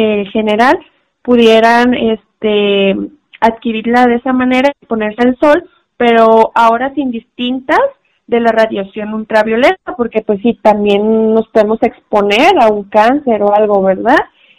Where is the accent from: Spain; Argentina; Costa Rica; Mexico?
Mexico; por nuestra propia genética, como mexicanos sí tenemos deficiencia.